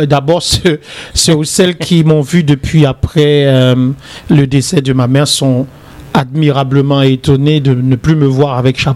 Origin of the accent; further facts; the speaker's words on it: Port-au-Prince, Ouest, Haiti; Je viens de Port-au-Prince, mais je vais parler d'Haïti.